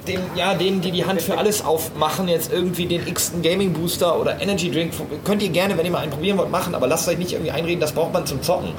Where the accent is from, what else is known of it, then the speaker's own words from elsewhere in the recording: North Rhine-Westphalia, Germany; aus meiner Hometown, also ich komme aus dem Münsterland, eine kleine Stadt eigentlich ursprünglich